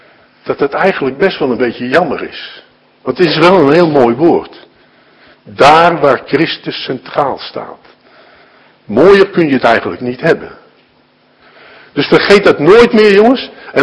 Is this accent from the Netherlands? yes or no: yes; Fijnaart, North Brabant, Netherlands; Ik ben geboren in een klein dorpje in West-Brabant. Voor u misschien totaal onbekend, het heet Fijnaard. Dat ligt in de buurt van Roosendaal. Daar heb ik ook mijn middelbare schoolopleiding gedaan.